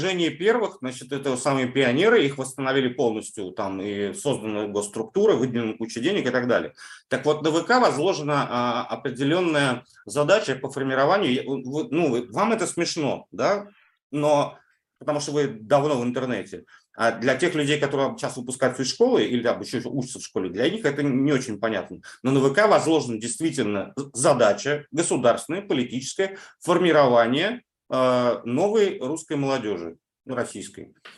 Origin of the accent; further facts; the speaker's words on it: Kazakhstan; Я казах, понимаешь?